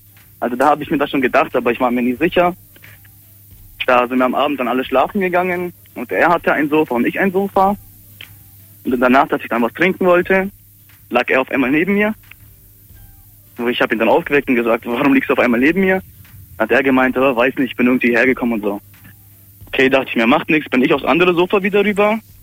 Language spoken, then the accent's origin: German; Dillingen an der Donau, Bavaria, Germany; Ich komme aus Dillingen an der Donau.